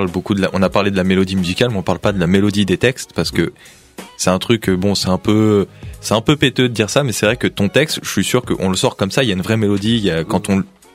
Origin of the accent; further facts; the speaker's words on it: Senegal; je viens du Sénégal